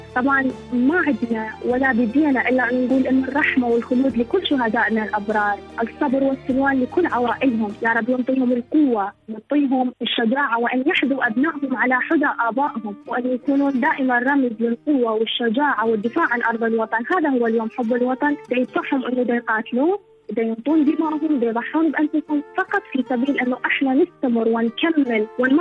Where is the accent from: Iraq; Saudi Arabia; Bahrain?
Iraq; من العراق.